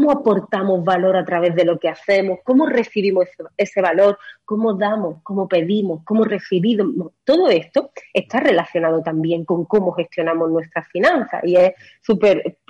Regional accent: Málaga, Andalusia, Spain; now in Mallorca, Spain; yo trabajaba en Málaga, soy malagueña, y pedí el traslado a Mallorca porque me vine aquí

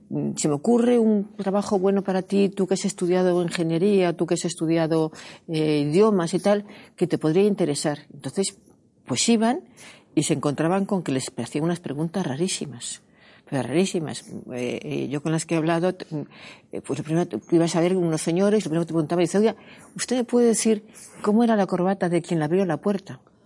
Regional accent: Galicia, Spain; Somos gallegos, flipante, y sabemos utilizar muy bien ese tipo de historias.

